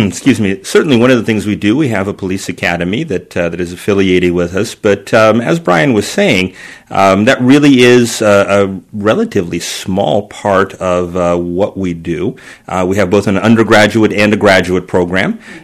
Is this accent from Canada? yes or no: yes; Windsor, Ontario, Canada; I grew up in the Windsor, Ontario area.